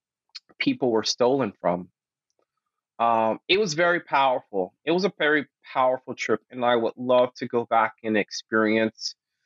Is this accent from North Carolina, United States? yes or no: yes; North Carolina, United States; that's from growing up in North Carolina and experiencing it daily.